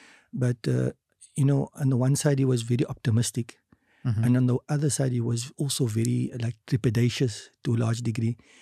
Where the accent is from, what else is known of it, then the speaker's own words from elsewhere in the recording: South Africa; That question is irrelevant to us. It doesn't come to us. We're South African and we identify as such.